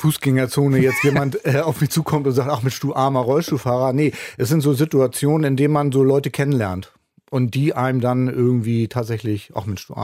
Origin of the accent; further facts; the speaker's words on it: Hamburg, Germany; ich komme ja aus Hamburg